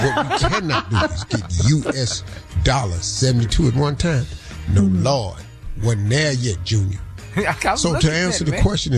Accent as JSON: {"language": "English", "town": "Birmingham", "region": "Alabama", "country": "United States", "said": "I came from Birmingham, Alabama, man."}